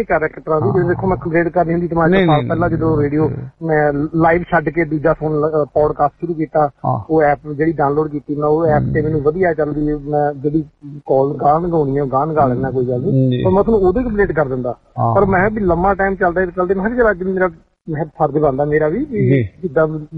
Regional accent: Punjab, India; ਕਿਉਂਕਿ ਮੇਰਾ ਏਰੀਆ ਮਾਲਵਾ ਆ ਤੇ ਮੈਂ ਮਾਲਵੇ ਪੈਦਾ ਹੋਇਆ ਤੇ ਵਿਆਹ ਮੇਰੇ ਭਾਗੋ ਰਹੀਆਂ ਹੋਇਆ ਤੇ ਉਹ ਮਿਕਸ ਜਿਹਾ ਹੋ ਜਾਂਦਾ ਉਹ ਭਾਗੋ ਰਹੀਆਂ ਦੁਆਬੇ ਚ ਆਉਂਦਾ

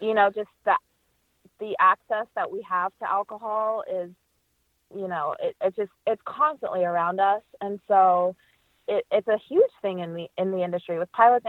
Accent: Las Vegas, Nevada, United States; now in Boston, United States; Like, yeah, I grew up in Las Vegas, but I'm based in Boston, but that's not really my home.

